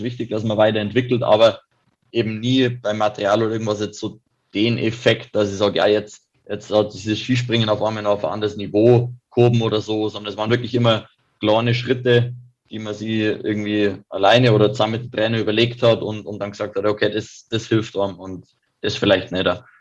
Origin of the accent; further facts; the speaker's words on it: Kiefersfelden, Bavaria, Germany; er kommt ja aus Wörgl, ich komme aus Kiepersfelden, vielleicht ist die örtliche Nähe, warum das gut funktioniert